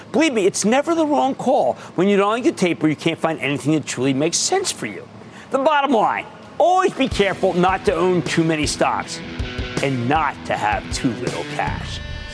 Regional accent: Pennsylvania, United States; So let's start with a question from Michael, my home state of Pennsylvania

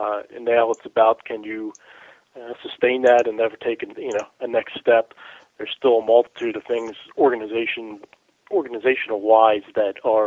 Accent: Baltimore, Maryland, United States; Yeah, I'm grew up here in Baltimore. Only really time out of the area was I spent a year in college down in Tampa.

